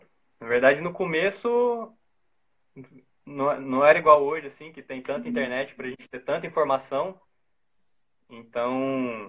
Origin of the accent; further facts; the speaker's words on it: Goiás, Brazil; Que eu sou goiano, na verdade. Nasci lá em Goiás.